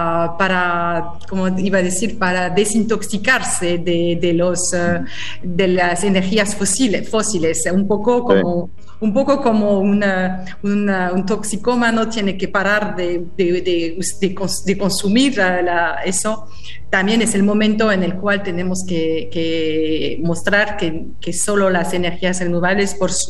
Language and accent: Spanish; France; Spanish is a second language; yo soy francesa